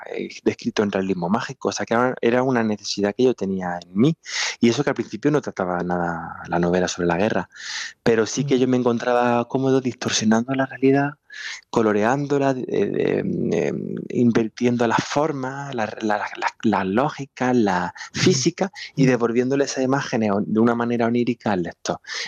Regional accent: Úbeda, Andalusia, Spain; also born or lived in Quesada; Pues toda la infancia y juventud. Soy de Úbeda y de Quesada, porque de lunes a viernes estaba en Úbeda y el fin de semana en Quesada.

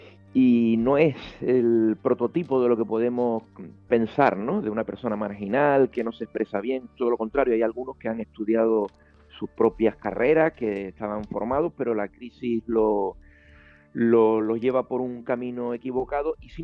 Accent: Canary Islands, Spain; en Andalucía, yo, bueno, soy canario, pero me siento andaluz, muchos años viviendo aquí

